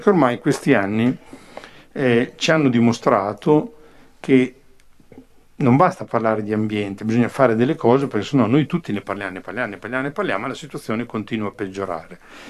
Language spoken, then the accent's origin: Italian; Campogalliano, Emilia-Romagna, Italy; Allora, noi che siamo di Campo Gagliano avremmo dovuto immediatamente dire allarme rosso.